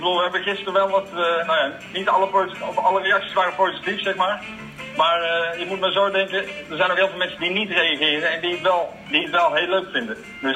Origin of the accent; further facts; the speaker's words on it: Breda, North Brabant, Netherlands; Ik kom uit Breda en dan ik in het Bommel